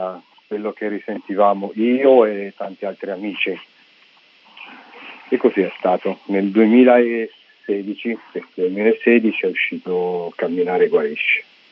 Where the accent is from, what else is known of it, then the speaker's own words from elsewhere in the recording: Umbria, Italy; Io sono originario del Trasimeno, il lago Trasimeno